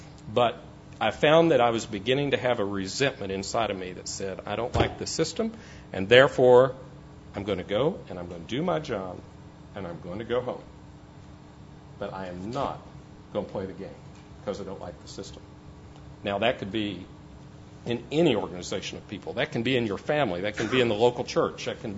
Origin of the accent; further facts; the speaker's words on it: Tennessee, United States; I did say that I'm from Tennessee, and Tennesseans are uniquely gifted at observing the trends and moods of society and committing that to music.